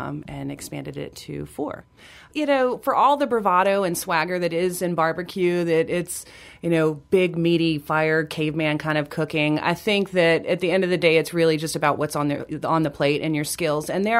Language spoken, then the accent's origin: English; Louisiana, United States; I mean, I grew up in Louisiana. I'm no stranger to the barbecue tradition.